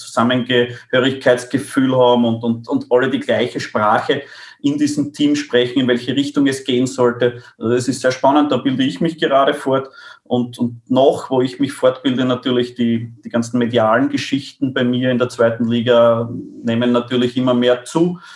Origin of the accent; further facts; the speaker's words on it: Austria; weil einfach die finanziellen Gegebenheiten bei uns in Österreich auch nicht so sind